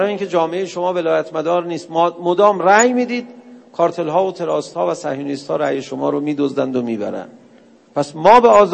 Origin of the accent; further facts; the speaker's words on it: Iran; گفتم بابا ما از ایران اومدیم دیگه، ما از کجا؟ مریخ که نیومدیم.